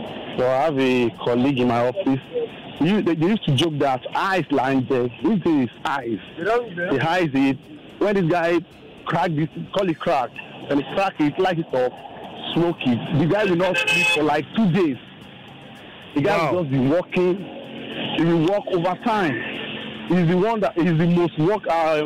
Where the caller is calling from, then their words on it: Ikeja, Lagos, Nigeria; from Ikeja.